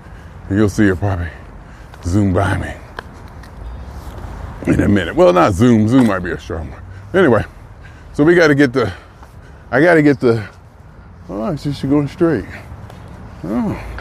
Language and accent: English; Youngstown, Ohio, United States; But I was just thinking about my house I grew up on Dewey in Youngstown.